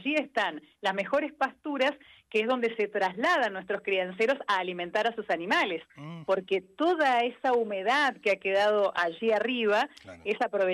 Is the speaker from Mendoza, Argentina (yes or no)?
yes; San Rafael, Mendoza, Argentina; born there; now in Malargüe, Argentina; en realidad no soy malarguina, yo habito esta tierra, yo nací en San Rafael, pero hace muchos años, hace casi 21 años que vivo acá